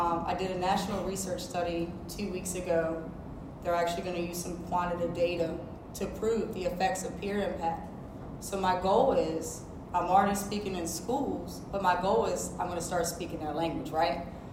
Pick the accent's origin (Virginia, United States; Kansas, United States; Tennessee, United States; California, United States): Virginia, United States; And I'm from Virginia. I don't know how Florida is down here. We're Commonwealth.